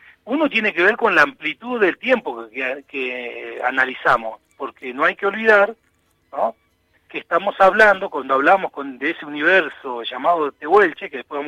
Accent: Jaramillo, Santa Cruz, Argentina; born there; now in Bariloche, Argentina; Nací en Jaramillo y bueno, y ahora estuve en varios lugares, y ahora vivo hace ininterrumpidamente desde el año 92 en Bariloche.

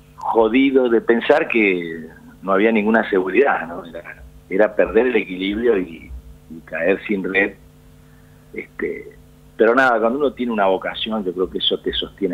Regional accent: Paraná, Entre Ríos, Argentina; born there; un montón de gente en Paraná, en el barrio donde yo nací, son iguales que yo

